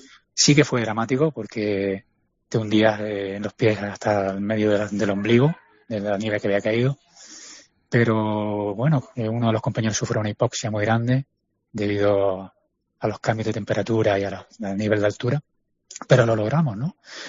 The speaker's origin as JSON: {"language": "Spanish", "country": "Spain", "said": "yo soy español, vivo a nivel del mar."}